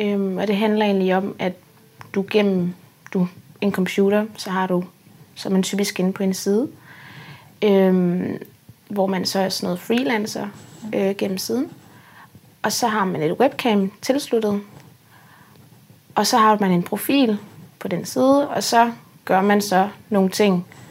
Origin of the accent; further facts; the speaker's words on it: Odense, Region of Southern Denmark, Denmark; Mm. Jeg er 21 år. Kommer fra Odense.